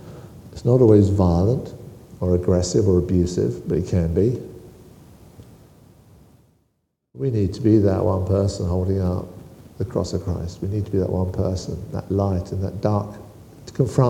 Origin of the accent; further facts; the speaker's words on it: United Kingdom; It's probably because I'm British. We're just awkward.